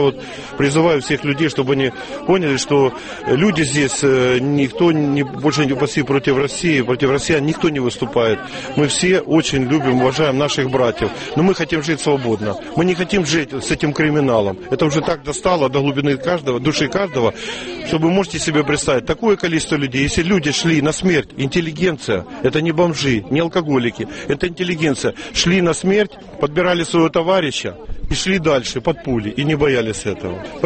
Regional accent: Dnipro, Dnipropetrovsk Oblast, Ukraine; Я украинец … Да, украинец я сам с Днепропетровска.

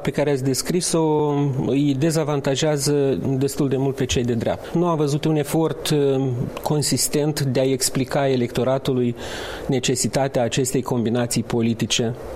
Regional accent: Cărpineni, Hîncești District, Moldova; inclusiv în satul meu de Baștină la Cărpineni

